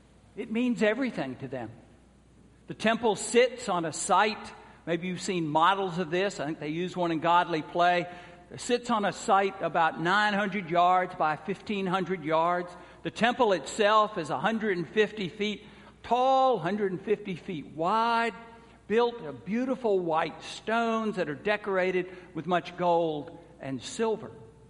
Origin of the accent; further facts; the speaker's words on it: Georgia, United States; the Cherokee Nation from my home state of Georgia to Oklahoma